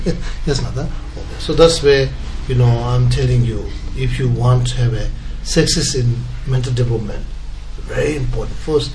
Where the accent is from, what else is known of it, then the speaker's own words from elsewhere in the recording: Russia; Russian is a second language; Учитель, я тоже россиянин, да?